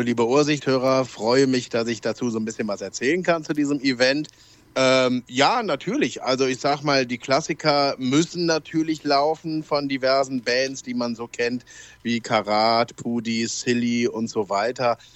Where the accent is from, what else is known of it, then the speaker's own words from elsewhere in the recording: Cologne, North Rhine-Westphalia, Germany; now in Berlin, Germany; jetzt sagst du eben, ich bin Kölner, ja, das stimmt.